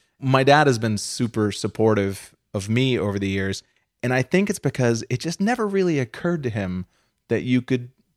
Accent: Massachusetts, United States; I grew up outside of Boston in Massachusetts.

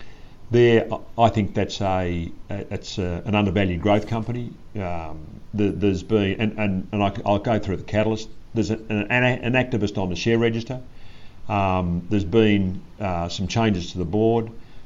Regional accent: Australia; I suppose I'm like most Australians.

